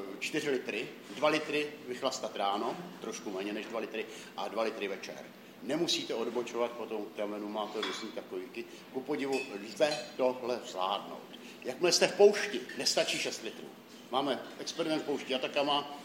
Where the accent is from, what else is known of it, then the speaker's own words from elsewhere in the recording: Písek, South Bohemian Region, Czechia; Jsem z Písku, tam byly dost slušný záplavy